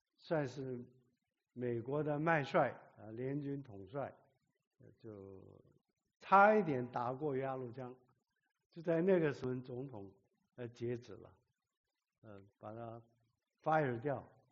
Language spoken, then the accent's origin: Chinese; South Korea; 我在韩国长大，刚没长没多久呢，8岁的时候这个韩战爆发